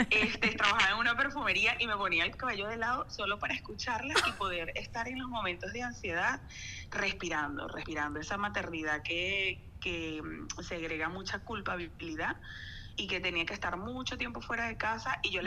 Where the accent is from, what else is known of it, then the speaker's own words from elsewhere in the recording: Venezuela; me vine embarazada de Venezuela, y mi segundo hijo estuvo, sí, fue de aquí